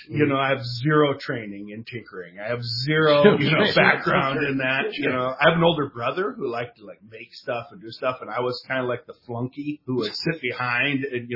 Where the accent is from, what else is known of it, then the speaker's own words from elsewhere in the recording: Minnesota, United States; now in San Diego, United States; Well, you know, I grew up in Minnesota, but I came out to San Diego, and I started fishing out here